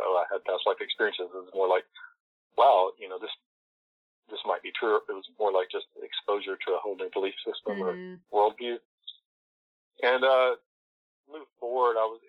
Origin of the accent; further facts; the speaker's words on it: the South, United States; at least growing up in the South.